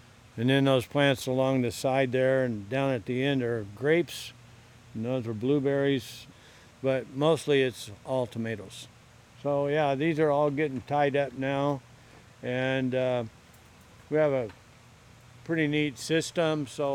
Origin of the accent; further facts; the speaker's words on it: Seward, Alaska, United States; I grew up in a little log cabin right where these birds are right now.